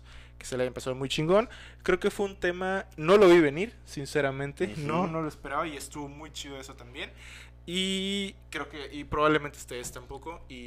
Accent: Mexico; al menos como mexicano, creo que sí es un must

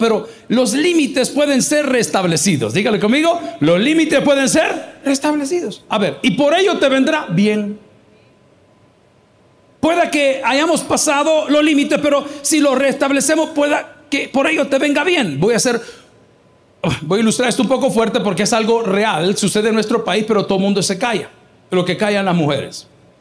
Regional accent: El Salvador; Nosotros somos salvadoreños, usamos caites, no suecos, ¿verdad?

